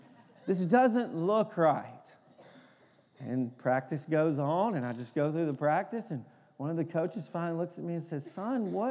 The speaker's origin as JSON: {"language": "English", "region": "Tennessee", "country": "United States", "said": "You can say I'm from Tennessee. I'm used to talking about football."}